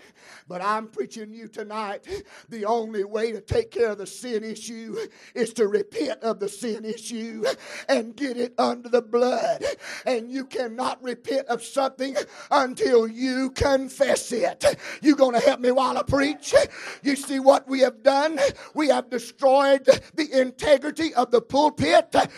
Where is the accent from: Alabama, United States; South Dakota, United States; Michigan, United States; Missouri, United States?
Alabama, United States; Now I'm from South Alabama and I know how to plow.